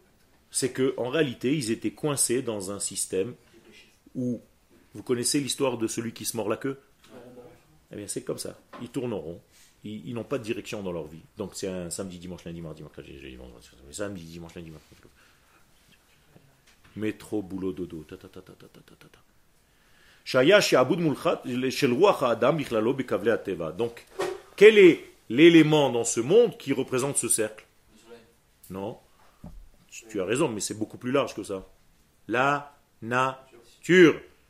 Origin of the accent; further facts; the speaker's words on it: Israel; born there; first language Hebrew; French is a second language; Non, je suis israélien. Okay. Je suis né en Israël, ma langue natale c'est l'hébreu. Donc j'ai appris le français juste pour venir enseigner au Machon Meir.